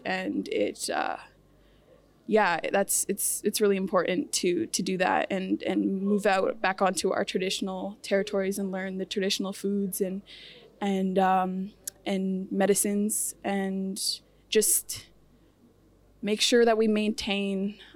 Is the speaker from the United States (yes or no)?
no; British Columbia, Canada; But I'm from the Nuchanoth people, and on the west coast of Vancouver Island, and our language is almost extinct.